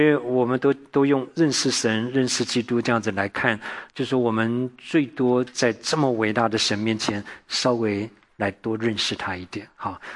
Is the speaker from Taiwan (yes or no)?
yes; Taiwan; 我自己在台湾长大的，台湾是多神论，什么都当神啊。